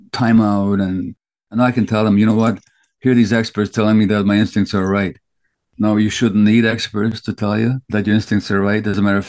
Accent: Budapest, Hungary; I remember growing up in Budapest, Hungary in the 1950s.

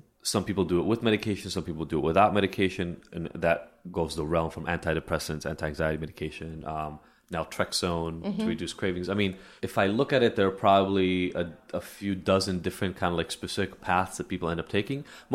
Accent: Israel; I grew up in Israel

